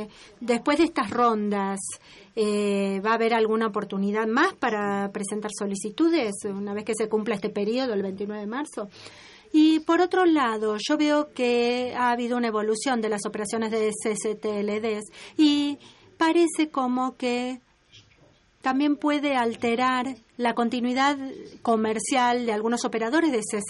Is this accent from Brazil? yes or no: yes; Brazil; Spanish is a second language; Yo soy de Brasil, originaria